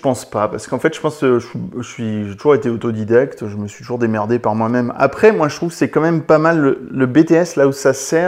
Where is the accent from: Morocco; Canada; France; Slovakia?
France; Poitiers, Nouvelle-Aquitaine; après je suis revenu sur Poitiers, parce que je suis de Poitiers, je ne l'ai pas dit, mais voilà, je suis de Poitiers dans la Vienne, au Futuroscope, pour ceux qui ne se situent pas.